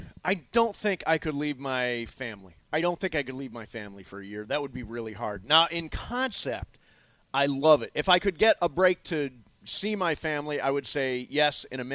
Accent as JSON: {"language": "English", "town": "Naples", "region": "Campania", "country": "Italy", "second_language": "English", "said": "I am from Napoli."}